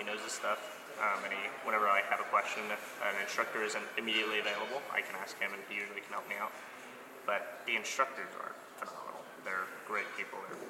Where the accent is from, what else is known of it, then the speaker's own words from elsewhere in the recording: Illinois, United States; I'm from Illinois.